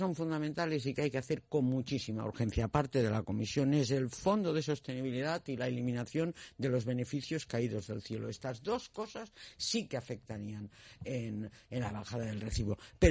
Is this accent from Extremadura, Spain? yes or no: no; Community of Madrid, Spain; also born or lived in Catalonia; yo soy muy de Madrid, pero con una visión muy periférica, ¿eh? Quiero decir que yo soy catalana de nacimiento